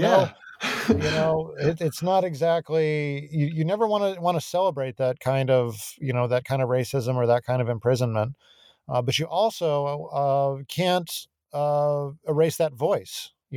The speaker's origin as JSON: {"language": "English", "town": "Tucson", "region": "Arizona", "country": "United States", "tie": "born or raised there", "said": "Outside to the north of my hometown of Tucson, there's a really astonishing mountain range, the Santa Catalinas."}